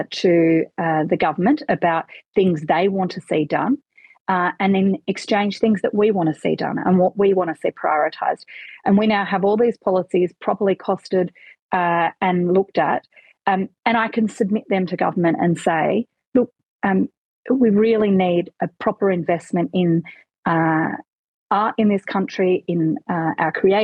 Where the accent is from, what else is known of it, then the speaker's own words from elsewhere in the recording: Adelaide, South Australia, Australia; what's going on here in Adelaide, in my hometown, over these last few weeks